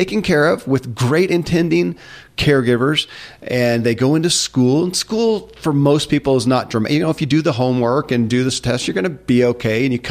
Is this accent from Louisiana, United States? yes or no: no; Kentucky, United States; I grew up in Kentucky.